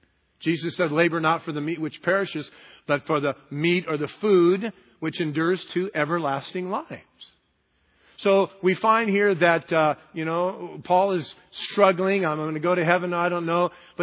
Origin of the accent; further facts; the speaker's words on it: United States; Thank God that I'm an American.